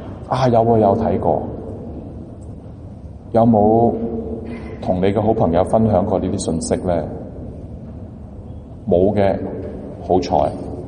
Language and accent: Chinese; Guangdong, China; 就好像我们广东人所形容